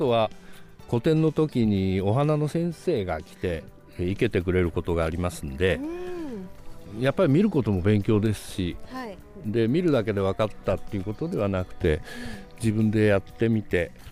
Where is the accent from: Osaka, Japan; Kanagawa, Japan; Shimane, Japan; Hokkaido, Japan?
Kanagawa, Japan; Kawasaki; also born or lived in Aizu; now in Yaita, Japan; 私は神奈川県の川崎市の生まれ育ちです。